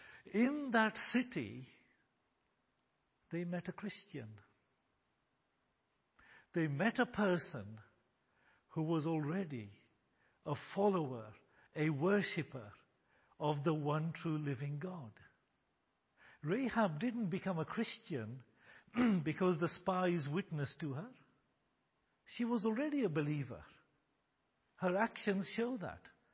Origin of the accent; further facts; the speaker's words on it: Kenya; born there; Although I was born in Kenya, I was a British citizen, a British passport holder.